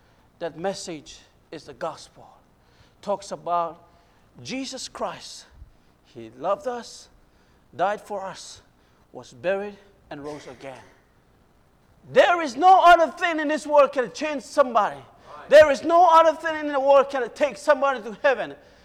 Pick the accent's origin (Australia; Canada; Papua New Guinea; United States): Papua New Guinea; A lot of times people ask me and say, so you were born and raised in New Guinea, that's why you're going back. I say, I used to be